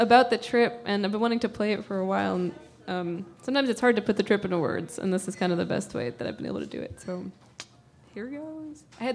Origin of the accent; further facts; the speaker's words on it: New York City, New York, United States; I'm from New York City. There aren't hailstorms there.